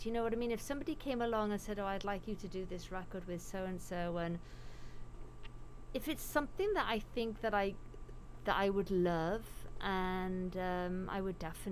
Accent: United Kingdom; now in United States; And so, you know, my normal accent, I most Brits that I know that have moved over here still have their accent.

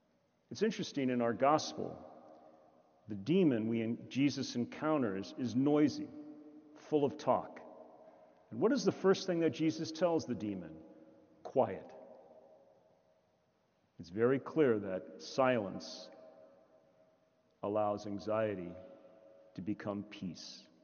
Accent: San Francisco, California, United States; I read recently that in my hometown of San Francisco, that 44 public schools will have name changes.

